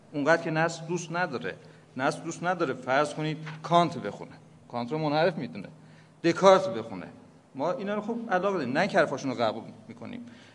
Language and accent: Persian; Iran; ما هم ایرانی هستیم